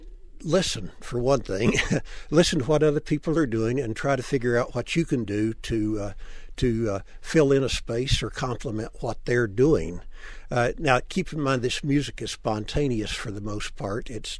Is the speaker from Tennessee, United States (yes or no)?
yes; Tennessee, United States; I came from East Tennessee, from a religious background where the fiddle was considered the devil's instrument.